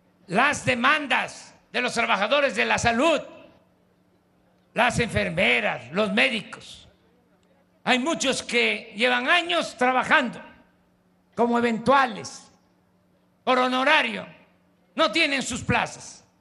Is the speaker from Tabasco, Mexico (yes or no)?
yes; Tabasco, Mexico; allá en mi estado natal, en Tabasco. Cuando salí de la universidad, tendría yo 23 años